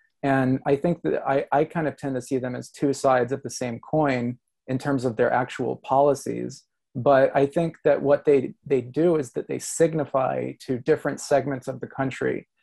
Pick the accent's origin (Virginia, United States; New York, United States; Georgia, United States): Georgia, United States; now in California, United States; because I grew up in the South and I'm from Georgia, but I now live in California